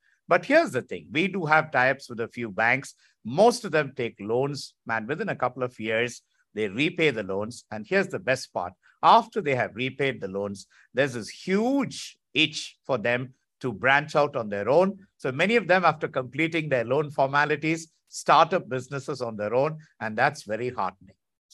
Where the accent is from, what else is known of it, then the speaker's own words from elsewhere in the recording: India; I might live in Dubai or you might live in London, but at root, at heart, we are Indian.